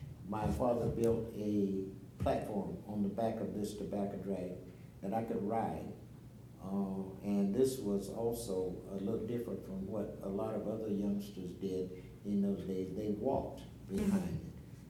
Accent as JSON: {"language": "English", "town": "Timminsville", "region": "South Carolina", "country": "United States", "tie": "born or raised there", "said": "I grew up here in the Timminsville area."}